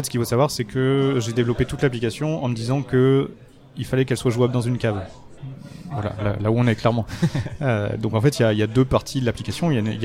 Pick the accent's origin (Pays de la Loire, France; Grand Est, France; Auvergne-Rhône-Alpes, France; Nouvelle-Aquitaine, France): Auvergne-Rhône-Alpes, France; Lyon; moi je viens de Lyon, donc c'était la région lyonnaise, en gros, Romans, etc.